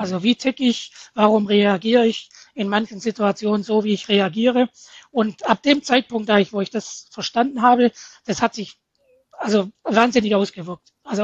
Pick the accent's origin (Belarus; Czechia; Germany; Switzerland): Germany; Baden-Württemberg; Und als Schwabe lässt man sich das nicht oft sagen.